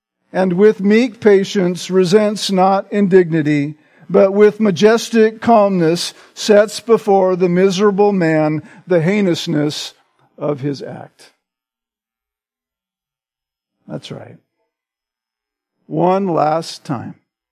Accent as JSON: {"language": "English", "country": "United States", "said": "And as an American, right, who was new to that game"}